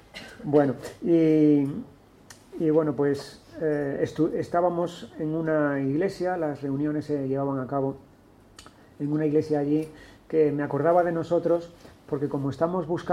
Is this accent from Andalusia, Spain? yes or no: yes; Córdoba, Andalusia, Spain; por estos días que pude estar en mi patria chica, en Córdoba.